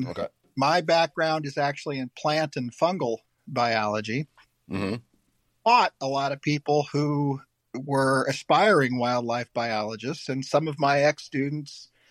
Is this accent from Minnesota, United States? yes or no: no; Cedar Rapids, Iowa, United States; I grew up in Cedar Rapids, so I grew up.